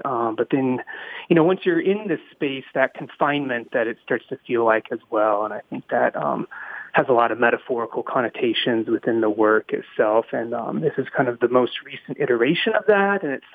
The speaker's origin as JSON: {"language": "English", "town": "Basalt", "region": "Colorado", "country": "United States", "tie": "born or raised there", "said": "My parents still live in the house I grew up at in Basalt"}